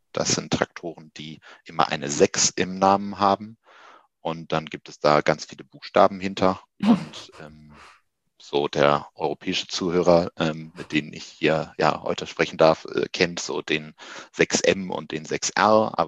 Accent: Wuppertal, North Rhine-Westphalia, Germany; also born or lived in Düsseldorf; Ich bin gebürtiger Düsseldorfer und aufgewachsen in Wuppertal, habe dort 20 Jahre lang meines Lebens verbracht

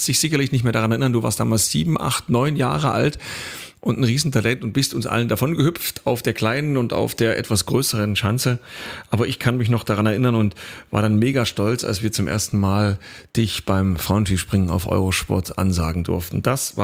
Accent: Saxony, Germany; Ich komme ja aus der Oberlausitz und habe das Skispringen in Solland gelernt, war dann viele Jahre nordisch kombinierter und dann am Ende Langläufer.

